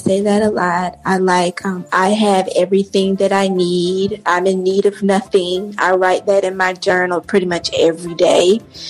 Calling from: Atlanta, Georgia, United States; I'm calling you out of Atlanta, Georgia.

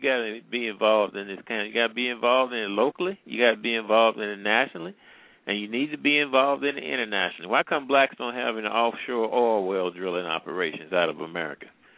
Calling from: St. Louis, Missouri, United States; I'm calling from St. Louis.

